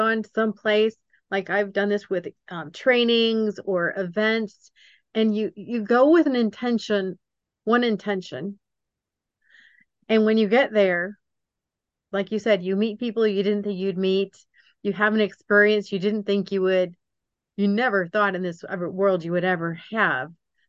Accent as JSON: {"language": "English", "region": "Georgia", "country": "United States", "said": "I have a friend that he's from California. I'm from Georgia."}